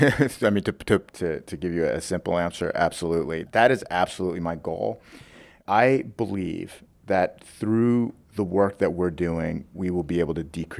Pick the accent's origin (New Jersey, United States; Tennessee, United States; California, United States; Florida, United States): New Jersey, United States; I grew up in New Jersey, and it was a very common occurrence if you were African American and you were perceived to be in the wrong neighborhood.